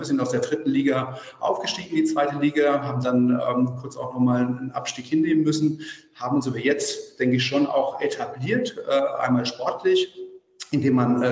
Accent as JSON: {"language": "German", "town": "Großwallstadt", "region": "Bavaria", "country": "Germany", "tie": "born or raised there", "said": "Ich bin gebürtiger Großwallstädter, von daher mit dem Handballsport groß geworden, auch familiär bedingt."}